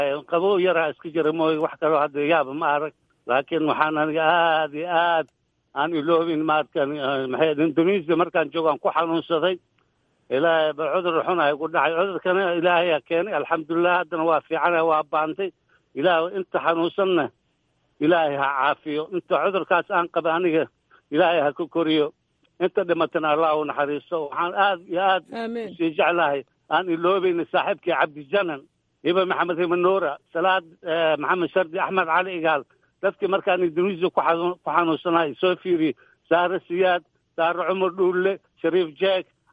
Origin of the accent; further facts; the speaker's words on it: Bulo Burte, Hiran, Somalia; also born or lived in Mogadishu; xamar aan ku dhashay laakiin buuro burtaan aan ku soo barbaaray